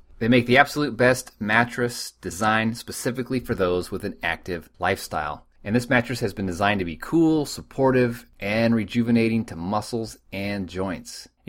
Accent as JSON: {"language": "English", "region": "California", "country": "United States", "tie": "born or raised there", "lives_now": "Missouri, United States", "said": "We are. I grew up in California, and my wife grew up in Montana, but we're living in Missouri now."}